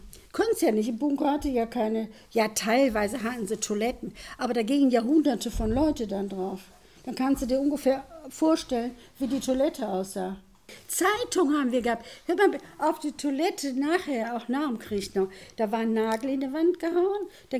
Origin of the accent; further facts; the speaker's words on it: Wuppertal, North Rhine-Westphalia, Germany; Ich bin in Deutschland geboren, in Wuppertal, und da lebe ich immer noch.